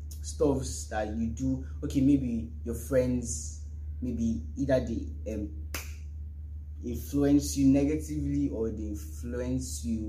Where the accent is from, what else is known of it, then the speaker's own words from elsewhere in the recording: Cross River, Nigeria; Nigerian. Yeah. And I'm from Cross River. I'm from Cross River in Yako Local Government Area, to be precise.